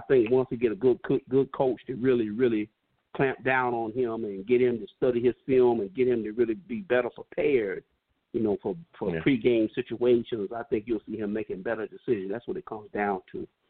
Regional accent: New York, United States; I look at my other team because I'm from New York. I became a Jets fan and Yankee fan in 1980. I was 12 years old. I'm 52 years old now.

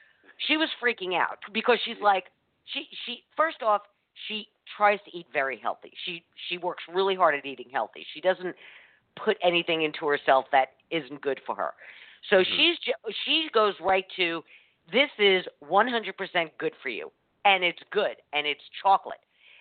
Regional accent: New York, United States; You know, we get growing up in New York, it was the Russell Stover here at See's Candy.

